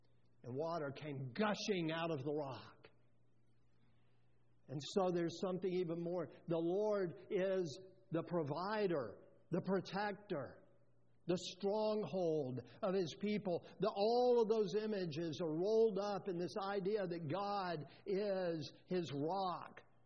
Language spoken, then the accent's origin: English; Tennessee, United States; Now, I grew up in East Tennessee, so I know a thing or two about rocks.